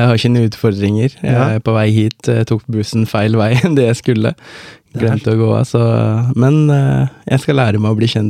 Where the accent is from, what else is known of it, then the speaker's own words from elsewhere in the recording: Oslo, Norway; also born or lived in Båtsfjord; Og jeg ble født i Båtsfjord. 3 år etterpå så skjønte de at der går strømmen, og det er jo nesten like som i Sri Lanka. Så vi må stikke til et sted der hvor det ikke, strømmen ikke forsvinner hele tiden. Og da var Oslo hovedstaden